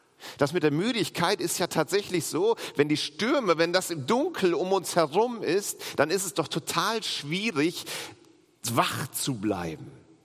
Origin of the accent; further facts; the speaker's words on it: Langeoog, Lower Saxony, Germany; auf Langeoog, ostfriesische Insel, meine Heimat.